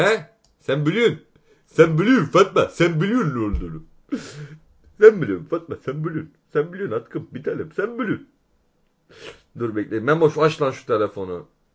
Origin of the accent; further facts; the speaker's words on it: Tarsus, Mersin, Turkey; Ben Mersinliyim.